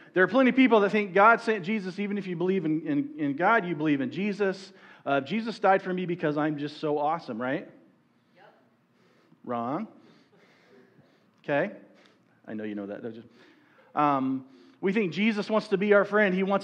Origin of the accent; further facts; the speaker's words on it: Missouri, United States; All right, I grew up in Missouri, so we make fun of Arkansas.